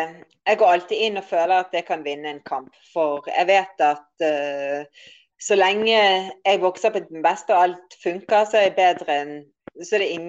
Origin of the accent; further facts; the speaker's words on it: Bergen, Vestland, Norway; Ja, og det som er enda mer vilt er jo at jeg kommer fra Bergen.